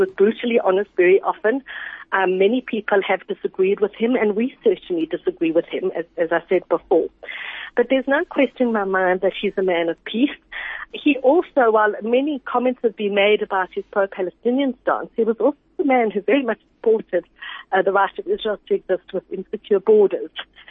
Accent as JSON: {"language": "English", "country": "South Africa", "said": "And as South African Jews, our focus really is particularly after his death."}